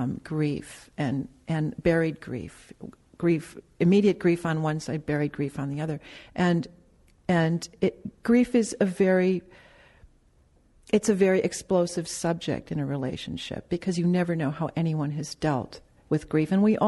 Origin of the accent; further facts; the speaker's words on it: North Dakota, United States; I came out from North Dakota. I hadn't really left.